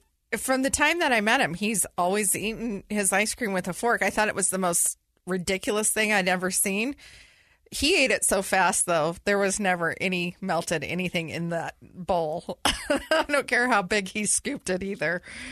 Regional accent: California, United States; We're both from California. We love that plant

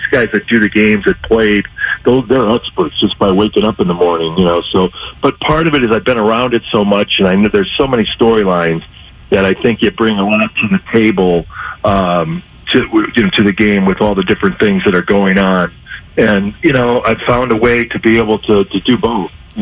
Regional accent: Illinois, United States; When I was a little kid, I grew up around Chicago and going to the stadium.

